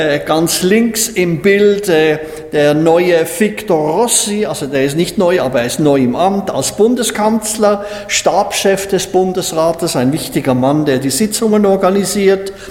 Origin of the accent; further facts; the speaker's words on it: Switzerland; Ja, wir sind ja Schweizer, oder? Und wir möchten wirklich auch dankbar sein, dass wir hier in diesem Land wohnen dürfen.